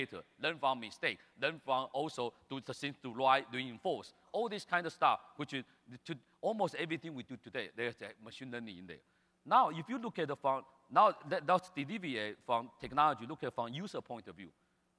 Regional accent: Beijing, China; English is a second language

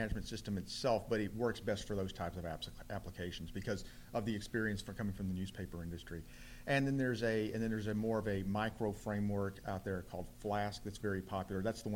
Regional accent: Tennessee, United States; I'm actually in the next county over next to the county that's in Memphis.

